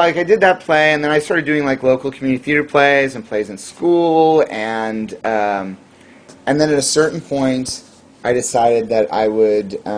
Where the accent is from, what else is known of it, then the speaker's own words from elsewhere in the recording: Jefferson City, Missouri, United States; I grew up in Jefferson City, Missouri.